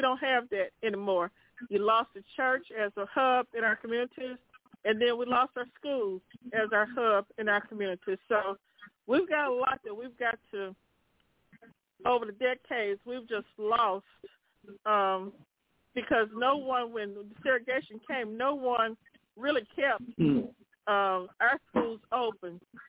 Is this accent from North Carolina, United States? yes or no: yes; North Carolina, United States; when I grew up in North Carolina from where I'm from, the mailman, factory worker, the teacher, the minister, all of us lived in the same neighborhoods